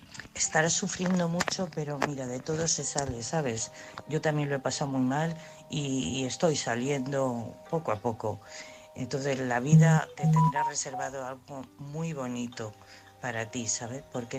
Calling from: Madrid, Community of Madrid, Spain; de Madrid.

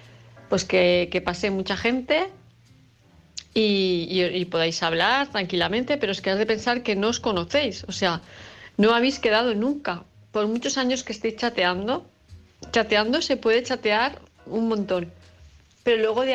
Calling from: Palma, Balearic Islands, Spain; de Palma de Mallorca

